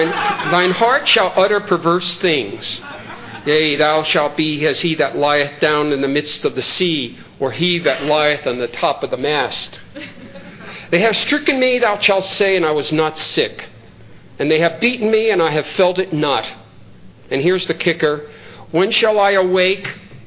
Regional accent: New York, United States; I'm a New Yorker. I'll do everything quick.

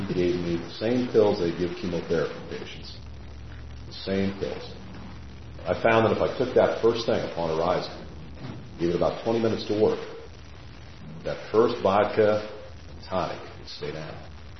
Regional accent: San Francisco, California, United States; So I was born in San Francisco, downtown, and I was born to a relatively poor family.

